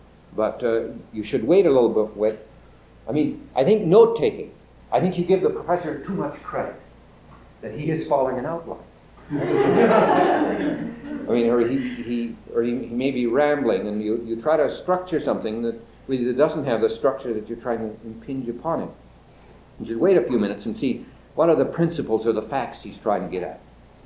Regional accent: California, United States; I'm from California

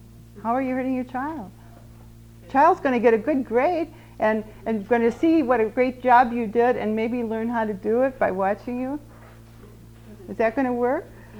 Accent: Missouri, United States; I'm from Missouri, we say sundae.

